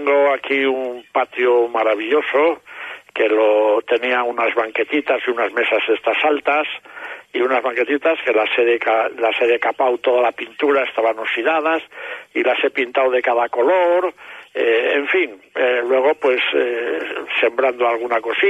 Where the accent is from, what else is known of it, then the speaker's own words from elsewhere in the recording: Asturias, Spain; also born or lived in Villalpando; now in Valladolid, Spain; yo es que nací en Villalpando, pero a los 9 años me fui para Asturias y estuve allí hasta los 20 y tantos años. Luego regresé a Valladolid